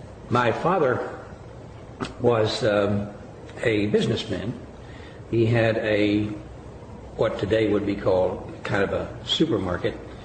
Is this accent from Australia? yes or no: no; Wallens Creek, Kentucky, United States; born there; I was born in Harlan County, Wallens Creek, a town of about 900 at that time.